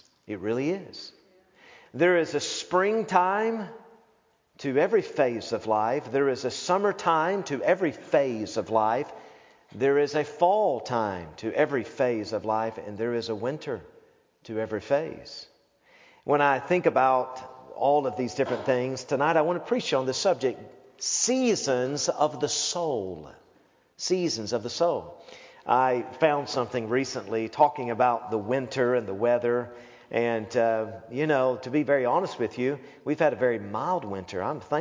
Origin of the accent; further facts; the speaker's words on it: Tennessee, United States; I grew up in Tennessee, and winters to me were fun because we got out of school, you know?